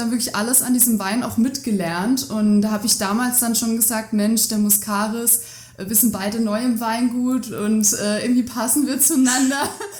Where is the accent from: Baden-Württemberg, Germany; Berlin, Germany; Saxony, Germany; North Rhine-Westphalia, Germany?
Baden-Württemberg, Germany; ich bin in der Ortenau groß geworden, da gehört das dann auch irgendwo dazu.